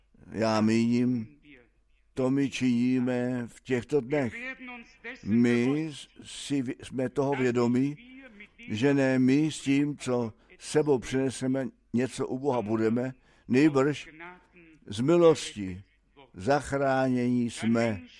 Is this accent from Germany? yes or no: yes; Germany; Já, jako ještě Němec, jako od přírody, až nahoru zasměrovaný, začal jsem tleskat do rukou, nemohl jsem už přestat.